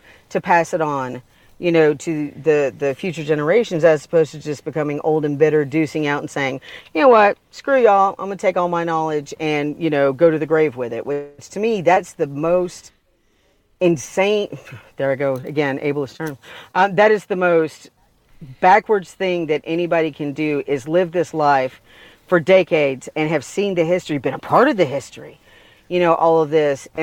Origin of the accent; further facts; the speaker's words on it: the South, United States; It's story time with … because I'm from the South and I like telling stories.